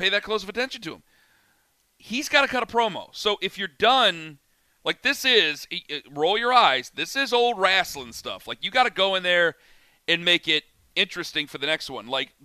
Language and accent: English; Cleveland, Ohio, United States; right in the middle of Rocket Mortgage Fieldhouse, right in the middle of my hometown, Cleveland, Ohio.